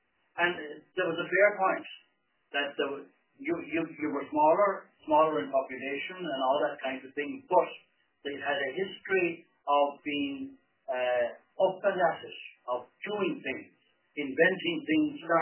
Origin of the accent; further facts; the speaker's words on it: Munster, Ireland; when I was a kid growing up in West Waterford